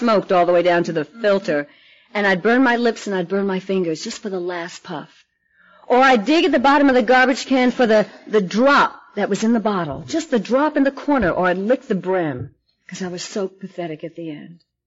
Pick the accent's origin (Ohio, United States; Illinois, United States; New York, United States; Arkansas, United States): New York, United States; New York City; also born or lived in Manhattan; now in Las Vegas, United States; I mean, I grew up in the South Bronx in New York, and by the end of my drinking, before I moved to Las Vegas, I was living on the Upper East Side of Manhattan